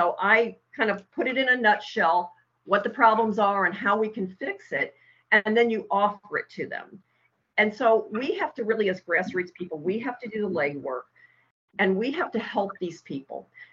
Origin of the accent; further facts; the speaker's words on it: Missouri, United States; One of the things that I'm from Missouri and I'm from specifically St. Charles County.